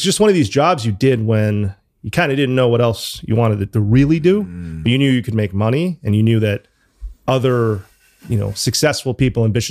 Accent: New Haven, Connecticut, United States; now in London, United Kingdom; So my story is I grew up in New Haven. I went to university in Chicago.

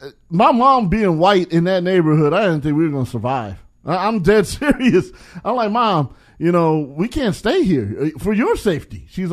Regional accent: Apple Valley, California, United States; born there; I was born in Apple Valley, St. Mary's Hospital, but I never been there.

